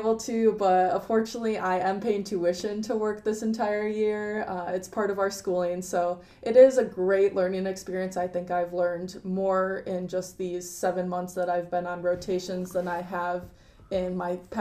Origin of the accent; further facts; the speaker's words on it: Wisconsin, United States; I'm from Wisconsin, so I'm applying to places in Wisconsin, Chicago, Indianapolis, Tennessee area. So I want to stay in the Midwest